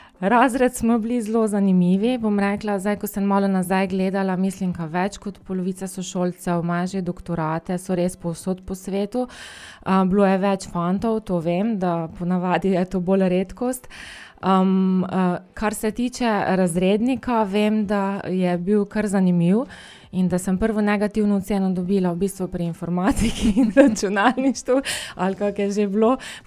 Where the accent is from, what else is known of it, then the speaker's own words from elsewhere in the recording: Ljutomer, Mura, Slovenia; ker sem sama iz Ljutomera.